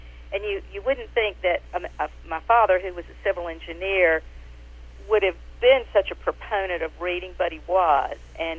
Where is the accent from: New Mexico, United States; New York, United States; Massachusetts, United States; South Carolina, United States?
South Carolina, United States; Lancaster; folks from my hometown have, you know, made comments in Bells for Eli, oh, this has got to be like Lancaster.